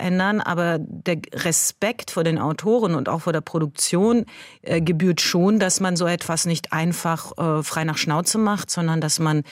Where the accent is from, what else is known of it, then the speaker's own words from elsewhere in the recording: Iran; ohne Schleier zu drehen als Iranerin und in der Öffentlichkeit aufzutreten, ist etwas, was Probleme bereitet.